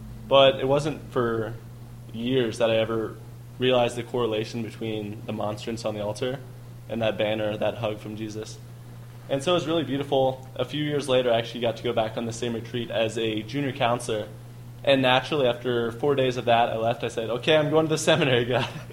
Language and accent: English; Nebraska, United States; I'm from Nebraska, just graduated at the University of Nebraska-Lincoln.